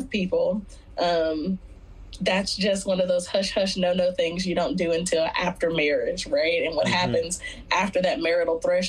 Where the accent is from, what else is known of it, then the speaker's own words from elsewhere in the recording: the South, United States; But yeah, growing up in the Bible Belt is a very unique experience